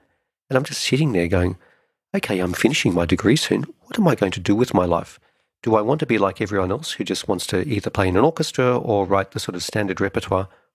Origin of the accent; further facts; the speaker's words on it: Australia; because I don't have an accent. I was brought up in Australia.